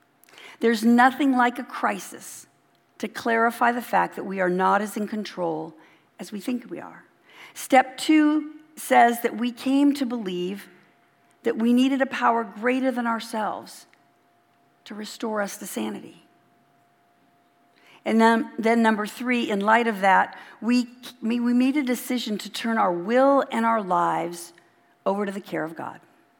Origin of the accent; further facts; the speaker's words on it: Los Angeles, California, United States; So growing up in Los Angeles, one of the most memorable places that I used to go to as a child on a field trip was the La Brea Tar Pits.